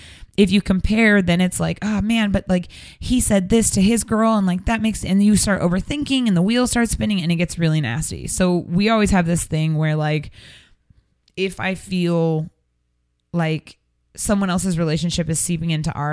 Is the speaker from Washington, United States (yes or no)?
yes; Seattle, Washington, United States; Because that's the other thing, is I'm from Seattle and he's from LA. So, like, we come and see each other's family.